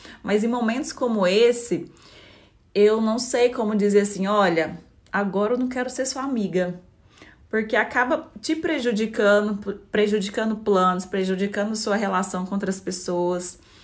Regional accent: Goiânia, Goiás, Brazil; now in São Paulo, Brazil; Eu sou de Goiânia, mas moro em São Paulo.

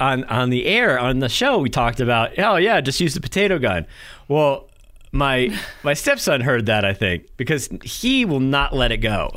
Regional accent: New Hampshire, United States; See, so again, super small town where I grew up in New Hampshire.

